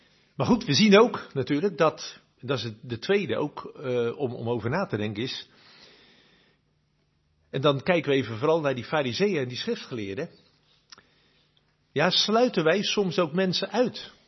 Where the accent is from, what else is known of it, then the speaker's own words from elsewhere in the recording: Rotterdam, South Holland, Netherlands; Ik kom zelf van oorsprong uit Rotterdam. Ik kan me Rotterdam nog herinneren, dat het 15 jaar geleden was.